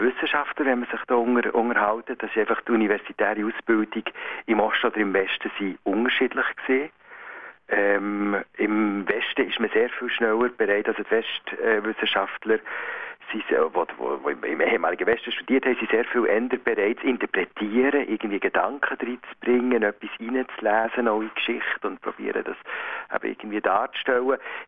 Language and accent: German; Bern, Switzerland; also born or lived in Basel; Da hatte ich als Berner schon die Schwierigkeiten gehabt mit der Sprechgeschwindigkeit.